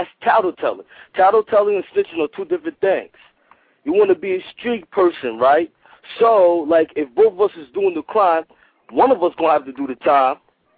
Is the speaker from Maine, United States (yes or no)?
no; Trenton, New Jersey, United States; North Trenton, New Jersey. Born and raised.